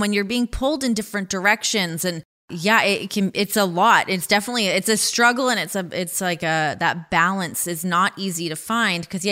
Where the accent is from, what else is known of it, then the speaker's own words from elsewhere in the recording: Ajax, Ontario, Canada; now in United States; Oh, I grew up in Ajax.